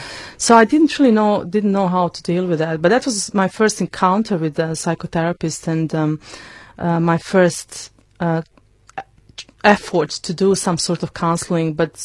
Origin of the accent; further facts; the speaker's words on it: Bosnia & Herzegovina; English is a second language; Or when people learn that you are from Bosnia, because we have this special identity of war victim or survivor of something, and I write about that as well.